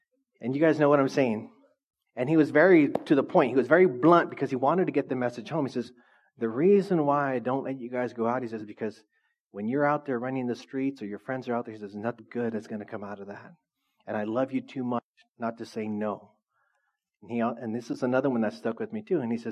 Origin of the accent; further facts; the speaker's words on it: Orange Cove, California, United States; I grew up in Orange Cove.